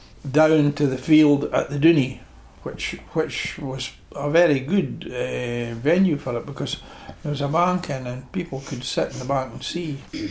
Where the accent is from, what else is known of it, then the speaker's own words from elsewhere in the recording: Kirkmichael, Scotland, United Kingdom; And I was born in Kirkmichael Hotel.